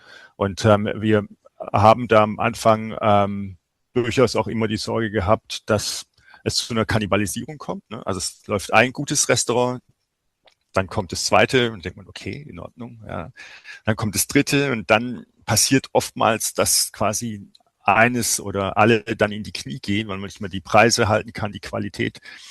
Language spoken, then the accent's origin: German; Mannheim, Baden-Württemberg, Germany; Und als Mannheimer ist man das gewohnt.